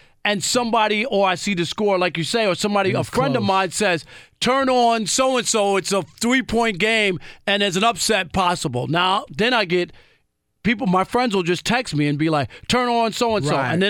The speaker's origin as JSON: {"language": "English", "region": "New York", "country": "United States", "tie": "born or raised there", "said": "growing up in New York, New York was always a pro town. You know, we didn't have a college football team."}